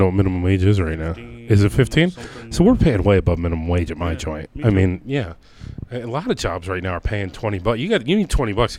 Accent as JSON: {"language": "English", "town": "Rochester", "region": "New York", "country": "United States", "lives_now": "Brighton, United States", "said": "As I've already mentioned, I'm from Rochester. She's from Fairport."}